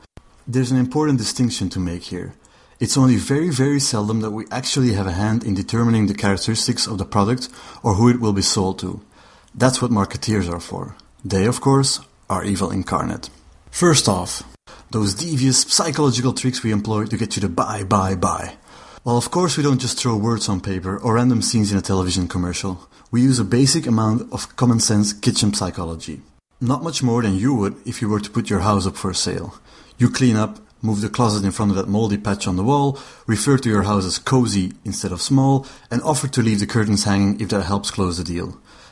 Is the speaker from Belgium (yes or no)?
yes; Belgium; accent: Belgian; English is a second language; As you will have noticed by my accent and by James's struggle in pronouncing my name, I'm Belgian.